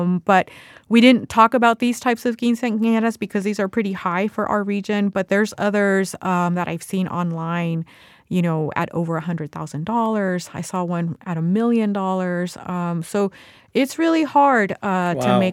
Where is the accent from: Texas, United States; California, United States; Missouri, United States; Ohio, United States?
California, United States; Chula Vista; And I was born and raised in Chula Vista, and I'm there all the time myself.